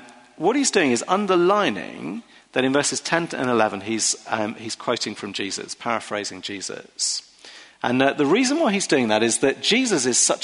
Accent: United Kingdom; Now, as a British person with a young female GP, I assure you, I would not have wanted to be in that GP's room.

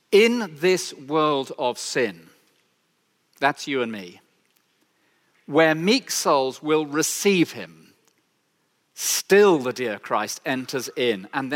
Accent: Cromer, East of England, United Kingdom; born there; It says that I was born in Cromer

